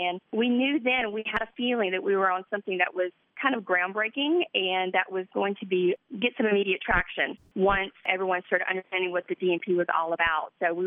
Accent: Mobile, Alabama, United States; I'm from Mobile, Alabama, so I'm from the Deep South.

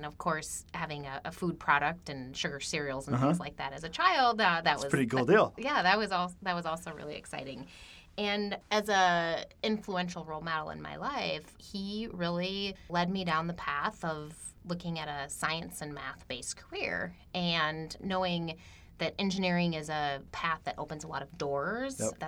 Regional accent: Eden Prairie, Minnesota, United States; I'm born and bred in Minnesota. I grew up in Eden Prairie, which is a suburb about 20 minutes southwest of the city. So I've been here pretty much all my life.

